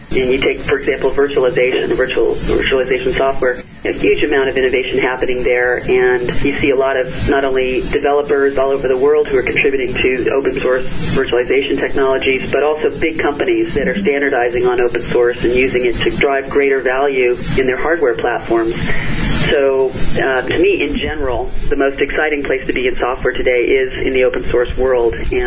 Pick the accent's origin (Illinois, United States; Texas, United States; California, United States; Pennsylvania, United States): California, United States; Berkeley; I grew up in Berkeley, California, and I was fortunate to really be exposed to science at a very early age.